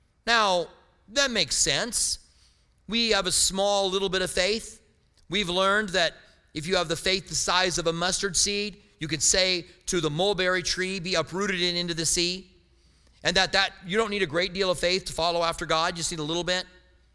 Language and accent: English; Clinton, Iowa, United States; born there; I was born in Clinton, Iowa.